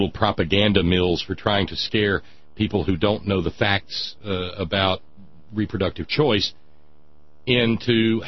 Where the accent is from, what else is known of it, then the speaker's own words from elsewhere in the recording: New Jersey, United States; accent: New Jersey; I don't have any faith in my New Jersey accent.